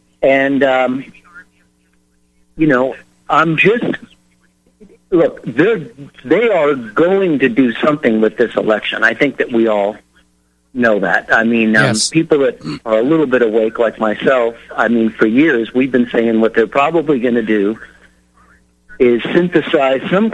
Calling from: Kenwood, California, United States; I'm calling from Northern California here, in Kenwood, halfway between Napa, Sonoma County.

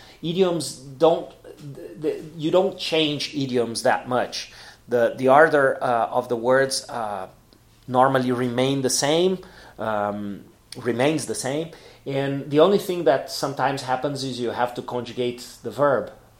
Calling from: Porto Alegre, Rio Grande do Sul, Brazil; English is a second language

